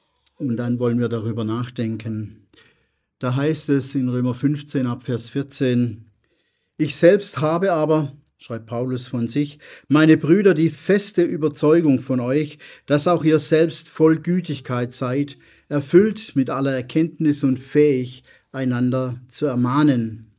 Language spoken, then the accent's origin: German; Germany; Ich lebe in diesem Land, ich bin in diesem Land aufgewachsen. Das ist einfach so. Und das ist meine erste Identität, ich bin halt ein Deutscher.